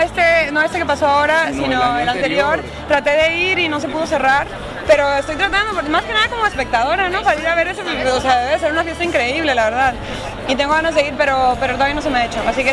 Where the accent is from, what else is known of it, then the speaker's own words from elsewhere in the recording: northern Mexico, Mexico; en el norte de México hablamos un poco como los colombianos bogotanos.